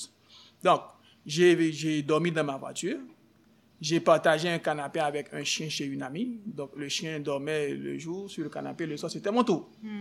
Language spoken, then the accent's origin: French; Haiti; Oh, oui, je suis haïtien.